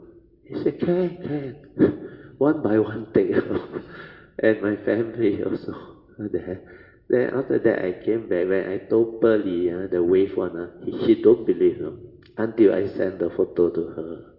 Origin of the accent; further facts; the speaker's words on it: Malaysia; I said, we are from Malaysia. We want to pay respect, make offering to Ajahn Mahabua.